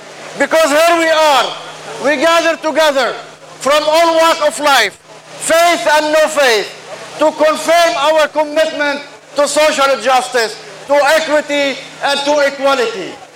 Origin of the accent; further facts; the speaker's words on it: Canada; But we, as a Canadian, we cherish our understanding and appreciation to the freedom of the speech, freedom of expression